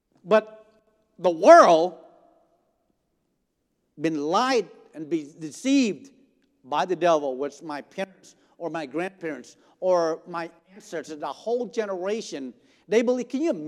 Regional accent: United States; When we grew up in America, where everything is almost like Disneyland, right?

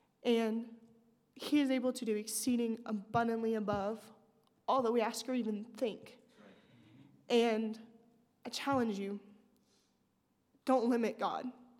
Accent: West Virginia, United States; I am from West Virginia. And I am a sophomore studying youth ministries.

